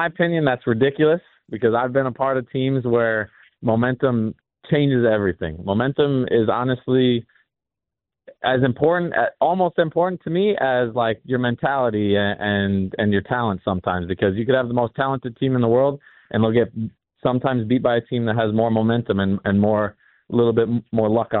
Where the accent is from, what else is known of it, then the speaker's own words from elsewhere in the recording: England, United Kingdom; Well, I'm English. My dad's English.